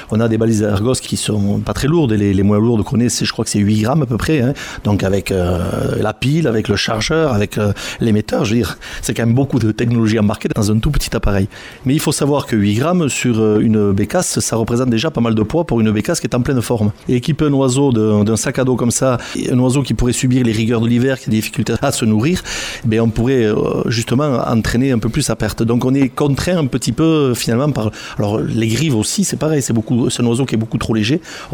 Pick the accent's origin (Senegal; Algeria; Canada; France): France; Nouvelle-Aquitaine; une méthode qui nous est très particulière chez nous en Aquitaine